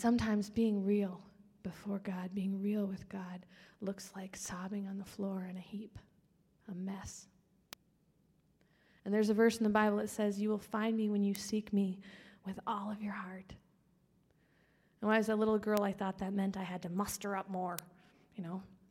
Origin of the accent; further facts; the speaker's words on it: Minneapolis, Minnesota, United States; and I'm from Minnesota, Minneapolis, Minnesota.